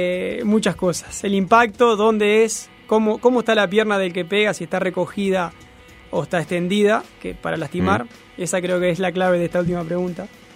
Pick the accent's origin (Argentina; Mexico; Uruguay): Uruguay; como uruguayo quiero que gane Uruguay